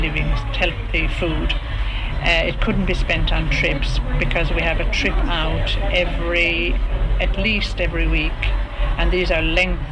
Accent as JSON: {"language": "English", "region": "County Mayo", "country": "Ireland", "said": "I'm from Mayo."}